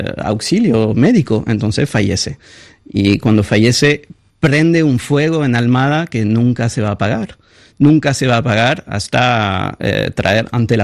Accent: France; Entonces, como francés, eso me impactó muchísimo

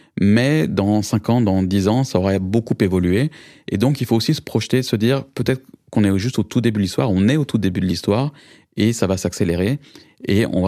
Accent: France; moved away as an adult; now in San Francisco, United States; quand je suis parti de France pour rejoindre San Francisco

